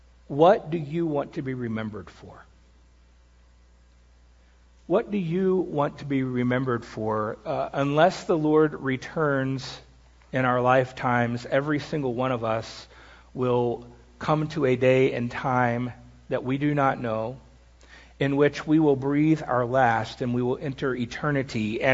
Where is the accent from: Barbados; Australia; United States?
United States; Columbia, South Carolina; I grew up in South Carolina, in Columbia